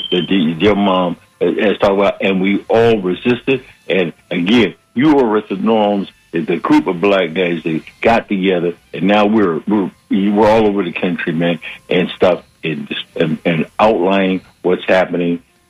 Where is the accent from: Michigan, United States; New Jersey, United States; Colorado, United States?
Michigan, United States; Detroit; now in Tampa, United States; Her story sounds so familiar. And I grew up in Detroit. But I went to Florida A&M University